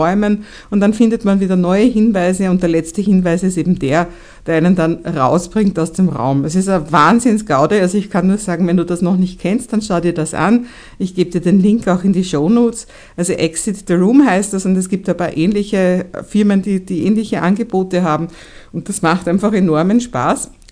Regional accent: Vienna, Austria; Die sind so richtig auf der Nudelsuppen dahergeschwommen, wie man bei uns in Wien so schön sagt.

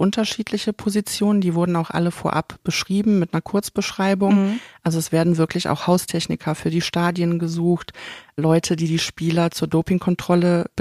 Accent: Cologne, North Rhine-Westphalia, Germany; born or raised there

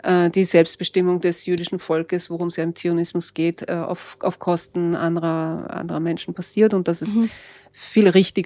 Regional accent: Vienna, Austria; born there; ich bin eben in Wien geboren, aber meine Großmutter und meine Urgroßmutter mussten 1938 aus Wien fliehen, weil sie jüdisch waren.

